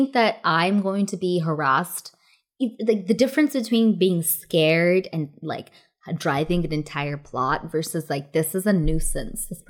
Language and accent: English; California, United States; I feel like growing up in California and then also just going and visiting tropical places a lot, I have dealt with ants a lot.